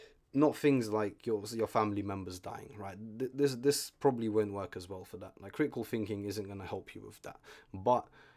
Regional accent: London, United Kingdom; English is a second language; I grew up in London as an immigrant

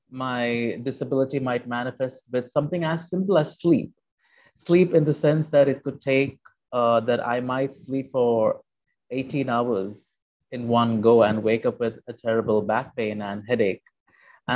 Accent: India; So I'm Indian, I'm a brown man.

